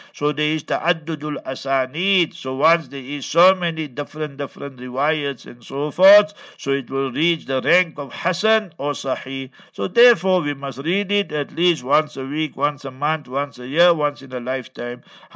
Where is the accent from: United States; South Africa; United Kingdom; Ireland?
South Africa; I came from South Africa all the way to meet him. I didn't come see your Jordan. Our South Africa is much better than your Jordan.